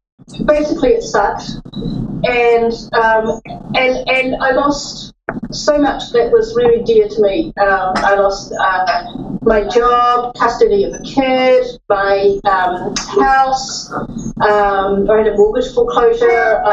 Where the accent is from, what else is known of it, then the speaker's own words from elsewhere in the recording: New Zealand; now in United States; that is not a Vermont accent. So just so you know, I'm from New Zealand.